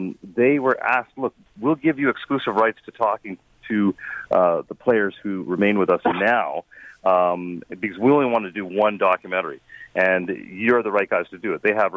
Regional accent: Canada; I was born and raised in Canada, but, you know, immigrant kid in the 70s, the world was changing.

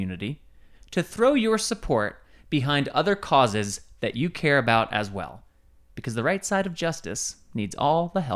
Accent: New York, United States; I grew up in New York and people would be like, you ever been to?

